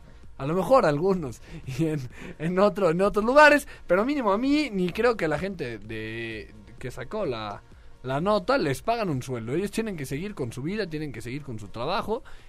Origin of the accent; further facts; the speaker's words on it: Mexico; viendo el partido como mexicano, como aficionado